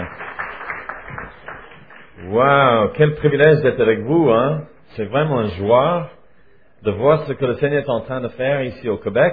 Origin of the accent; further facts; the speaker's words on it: Switzerland; accent: Swiss; now in Paris, France; Ils disent que moi j'ai un accent, parce que je viens de la Suisse en fait. Et quand nous sommes arrivés ici, vous nous avez accueillis chaleureusement avec nos accents suisses.